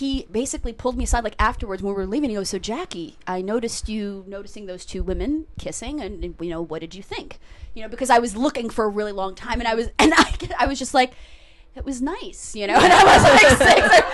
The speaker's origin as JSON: {"language": "English", "town": "New York City", "region": "New York", "country": "United States", "tie": "born or raised there", "said": "I mean, I grew up in Chelsea, but he would always take me around in like Greenwich Village, West Village"}